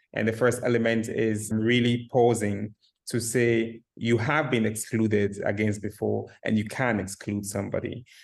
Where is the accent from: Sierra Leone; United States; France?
Sierra Leone; I was amused that he knew my accent and could tell that I was from West Africa and Sierra Leone.